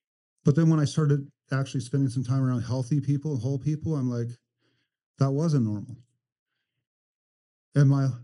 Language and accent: English; Klamath Falls, Oregon, United States; And I grew up in Klamath Falls, which is in Southern Oregon.